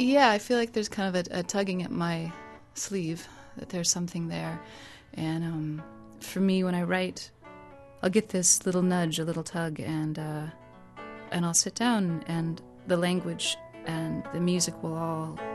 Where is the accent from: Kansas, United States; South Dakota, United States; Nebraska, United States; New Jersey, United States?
South Dakota, United States; also born or lived in Chicago / New York City; So I grew up in South Dakota in a very agrarian-based community. And over the years, I lived in Chicago for 7 years and then New York City.